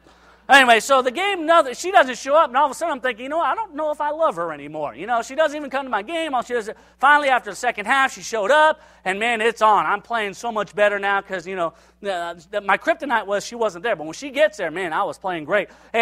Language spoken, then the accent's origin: English; Los Angeles, California, United States; I'm from Los Angeles, and I just wandered the streets of Michigan Avenue